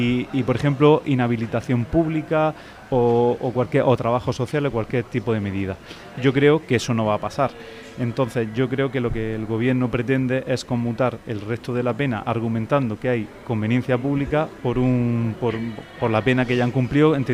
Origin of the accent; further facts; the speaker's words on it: Spain; yo me siento perjudicado como español más.